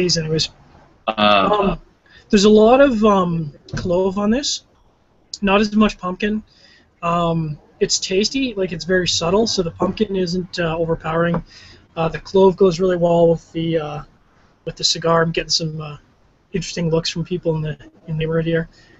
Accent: Canada; I know I'm Canadian

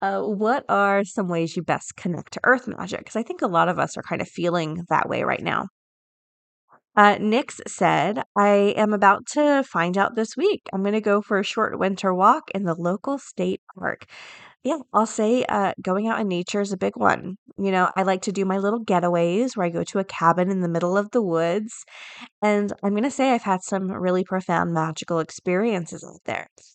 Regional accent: Florida, United States; Like growing up in Florida, we have a healthy, healthy fear of gators.

